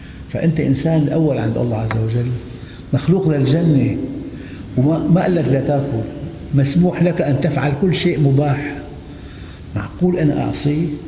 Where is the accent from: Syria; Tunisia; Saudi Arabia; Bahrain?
Syria; فالإنسان والله بعرف يعني عالم جليل عندنا بسوريا